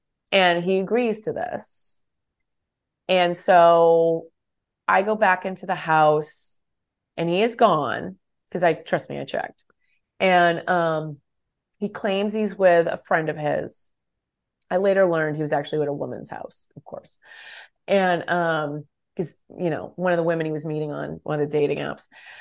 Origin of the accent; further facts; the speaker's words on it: West Coast, United States; I'm not from here. All my family is on the East Coast and I'm from the West Coast.